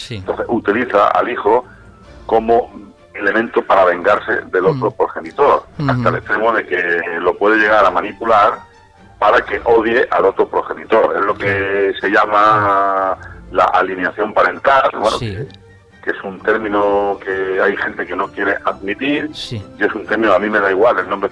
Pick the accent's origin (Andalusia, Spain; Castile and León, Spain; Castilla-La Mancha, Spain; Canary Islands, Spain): Andalusia, Spain; Linares; moved away as an adult; now in Seville, Spain; yo nací en Linares y me crié allí, estudié allí. Y luego ya pues me marché fuera de Linares a trabajar a Sevilla y bueno, y la verdad es que por aquí sigo, por las tierras sevillanas.